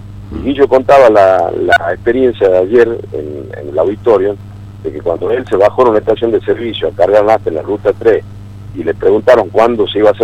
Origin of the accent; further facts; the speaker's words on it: Tucumán, Argentina; lo digo como tucumano